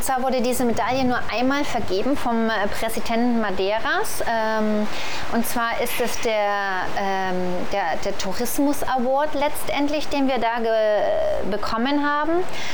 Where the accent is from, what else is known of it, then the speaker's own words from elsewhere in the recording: Germany; moved away as an adult; Und wir hatten ja vorhin schon gesagt, ja, wir sind Deutsche, wir sind auch hier Ausländer.